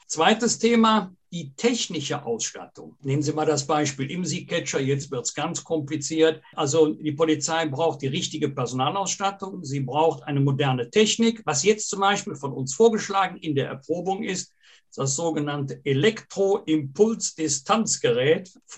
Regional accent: Bergisch Gladbach, North Rhine-Westphalia, Germany; dem Namen meiner Heimatstadt Bergisch Gladbach

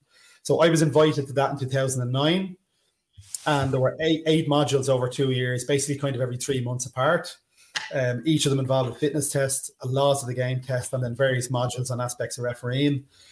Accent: Dublin, Leinster, Ireland; So I put down the North Dublin because I'm from North Dublin.

